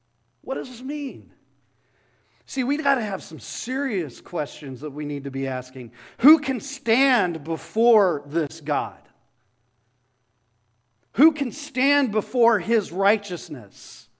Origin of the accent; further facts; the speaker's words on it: Phoenix, Arizona, United States; And I'm a city guy. I grew up in Phoenix. I went to school out here.